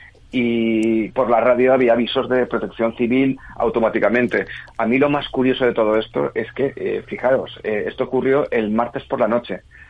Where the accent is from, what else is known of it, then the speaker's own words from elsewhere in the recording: Valencia, Valencian Community, Spain; Sí, estoy en Valencia, soy de Valencia. El despacho lo tengo en la zona del marítimo de Valencia. No vivo exactamente en la ciudad desde hace unos años. Afortunadamente para mí vivo en la zona norte